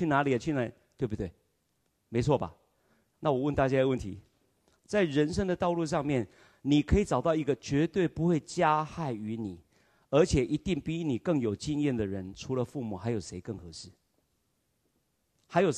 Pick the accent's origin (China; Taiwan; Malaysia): Taiwan; 这个我们从台湾来，对不对？